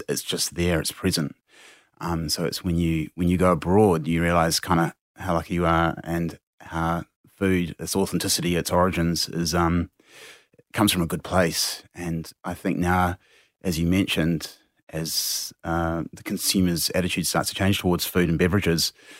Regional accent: Christchurch, Canterbury, New Zealand; So I grew up in Christchurch, middle-class family.

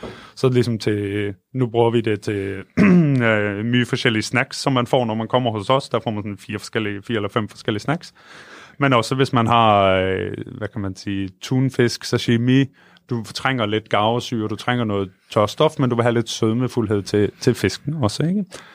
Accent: Central Denmark Region, Denmark; Mols, som ligger 40 km nord for Aarhus, faktisk ikke så langt under, hvor jeg voksede op

